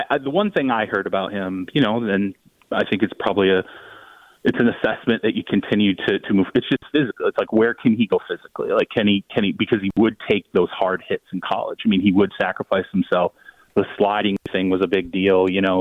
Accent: Michigan, United States; I grew up in Michigan, the Lions for decades and decades.

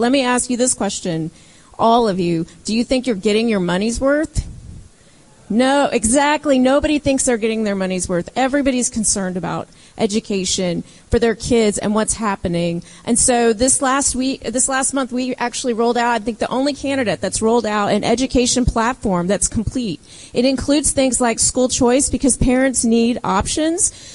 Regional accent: Wichita, Kansas, United States; from Wichita, Kansas, running, and I'm running for governor

